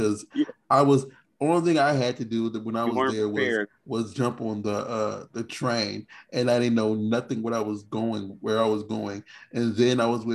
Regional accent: Indiana, United States; I'm from Indiana. I grew up with all the weathers. I don't want to go back to all the weathers.

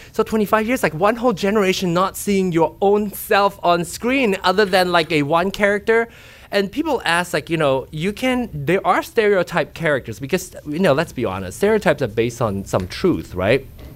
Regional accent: Penang, Malaysia; So the Mahjong scene was filmed in my hometown where I grew up in Penang.

